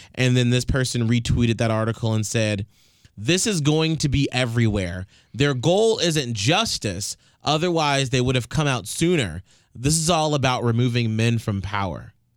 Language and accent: English; Atlanta, Georgia, United States; I'm from Atlanta